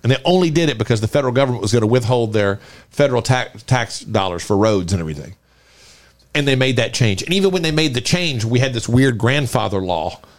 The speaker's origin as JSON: {"language": "English", "region": "Louisiana", "country": "United States", "tie": "born or raised there", "said": "I am born and raised in Louisiana, and I am proud of that."}